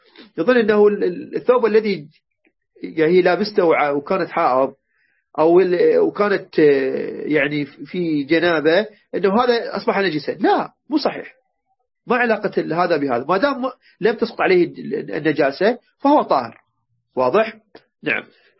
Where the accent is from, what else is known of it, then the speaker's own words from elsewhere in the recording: Iraq; عندنا بالعراق